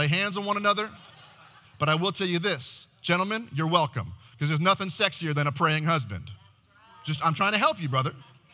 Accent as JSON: {"language": "English", "region": "Texas", "country": "United States", "said": "I'm from Texas and I'm a man"}